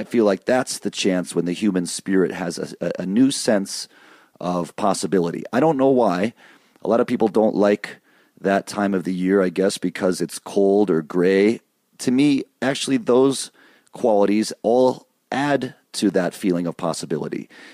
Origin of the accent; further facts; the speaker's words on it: Michigan, United States; Now, for me, I grew up in Michigan. We had the full four seasons there, living most of my life in the Midwest or the East Coast.